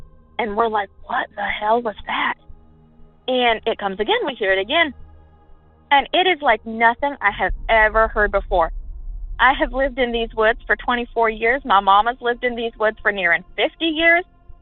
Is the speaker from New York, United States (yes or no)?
no; Ohio, United States; I'm from Appalachia. I'm actually from East Central Ohio.